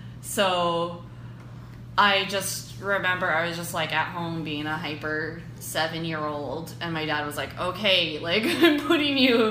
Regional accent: New Brunswick, Canada; Both of my parents are. I grew up in New Brunswick, though. So my parents got divorced and my mom moved to Maine.

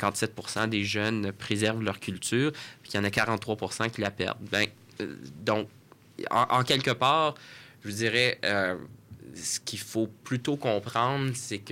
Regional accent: Ontario, Canada; en tant que franco-ontarien, moi, je regardais ça

